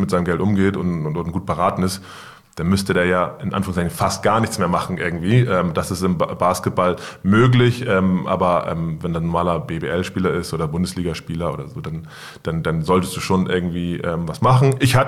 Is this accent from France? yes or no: no; Hamburg, Germany; Ich komme aus Wilhelmsburg, ich bin dort aufgewachsen